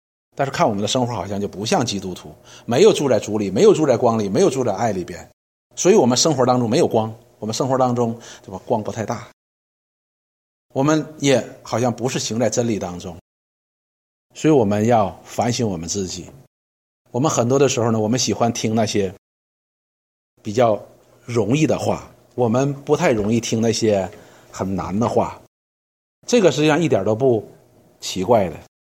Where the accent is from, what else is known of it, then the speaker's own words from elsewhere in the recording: China; 我们中国人有一件事情很有意思的